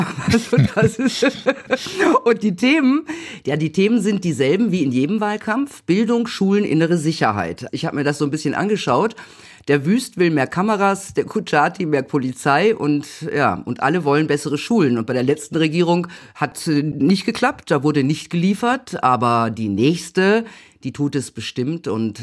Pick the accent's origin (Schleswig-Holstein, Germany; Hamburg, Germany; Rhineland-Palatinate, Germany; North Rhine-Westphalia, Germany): North Rhine-Westphalia, Germany; Gelsenkirchen; Ich komme ja eigentlich aus Nordrhein-Westfalen, aus dem Ruhrgebiet, aus dem schönen Gelsenkirchen.